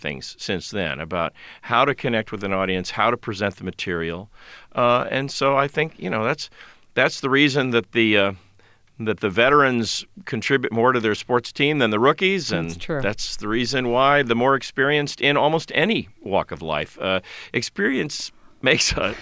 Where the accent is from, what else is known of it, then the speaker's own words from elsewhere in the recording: Lake Jackson, Texas, United States; Well, I grew up in Lake Jackson. You know where Lake Jackson